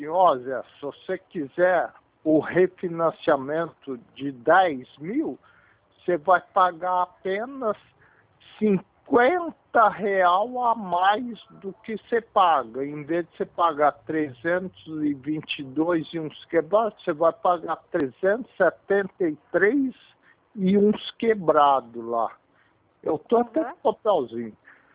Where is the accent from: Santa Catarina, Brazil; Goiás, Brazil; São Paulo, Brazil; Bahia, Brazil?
São Paulo, Brazil; Mococa; porque como eu sou aqui do interior de Mococa